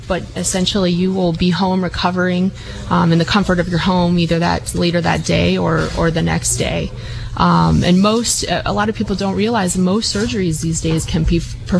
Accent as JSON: {"language": "English", "town": "Monterey", "region": "California", "country": "United States", "tie": "born or raised there", "said": "So I grew up in Monterey. I've actually been in the area for a while"}